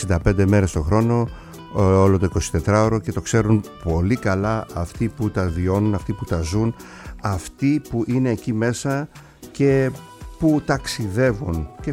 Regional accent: Kasos, South Aegean, Greece; όλοι οι τελευταίοι από το νησί μου την Κάσο.

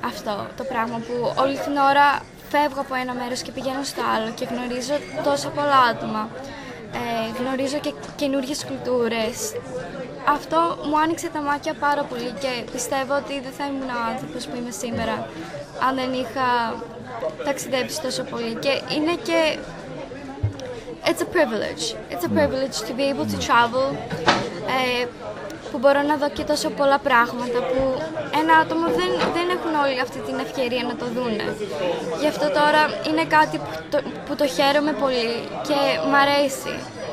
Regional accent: Maryland, United States; also born or lived in Johannesburg, South Africa / Athens, Greece / North Macedonia; Γεννήθηκα στη Νότια Αφρική, στο Johannesburg, και μετά μεγάλωσα στην Αμερική, in Maryland. Ήμουν εκεί για 7 χρόνια. Ήμουνα σε μια κοινότητα με Έλληνες, είχα φίλες από την Ελλάδα.

